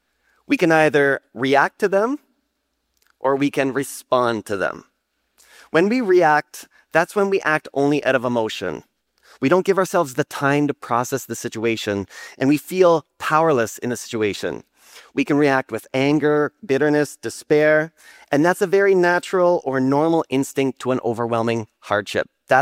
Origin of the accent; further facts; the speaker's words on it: Elmira, Ontario, Canada; moved away as an adult; now in Philippines; I was born and raised in Elmira, Ontario, and WMB has been my, shout out to Elmira, WMB has been my home church since I was born. But 16 years ago, as Renee mentioned, I moved to the Philippines.